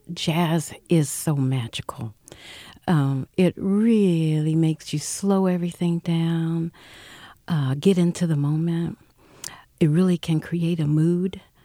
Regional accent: Detroit, Michigan, United States; Growing up in Detroit, I was around a lot of music, all kinds of music, lots of Motown, but my dad loved jazz.

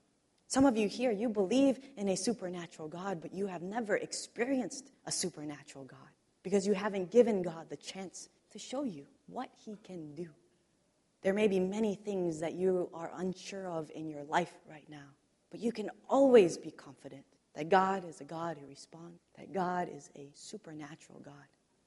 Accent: Illinois, United States; I grew up in Illinois. And in the Midwest, we have these things called thunderstorms.

